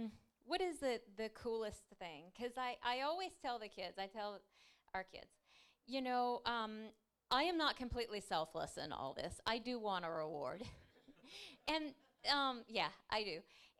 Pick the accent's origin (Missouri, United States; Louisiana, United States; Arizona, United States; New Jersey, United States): Louisiana, United States; Baton Rouge; I mean, I'm from Baton Rouge, Louisiana, which I always tell my husband, honey, I get it. I'm from a third world country too.